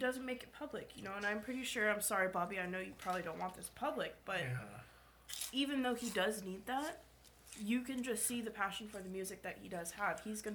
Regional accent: Ventura, California, United States; is another cool thing about with me growing up in Ventura. I'm a Venturian, tried and true.

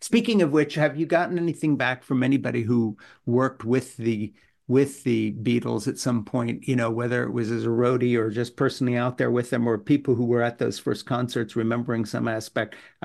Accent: Switzerland; also born or lived in Britain; I was growing up in Switzerland and I'd been in boarding school in Britain.

